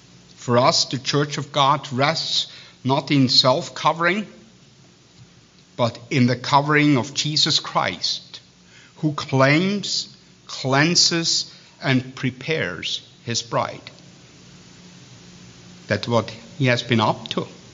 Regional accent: Switzerland; accent: Swiss; Everybody would understand what I'm saying, even in my Swiss accent.

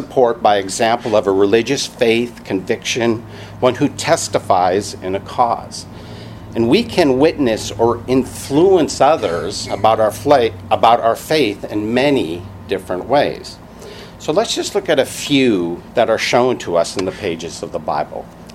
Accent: Seattle, Washington, United States; I mean, I remember growing up in Seattle, and while I was in junior high, kids would tease kids that they thought were religious.

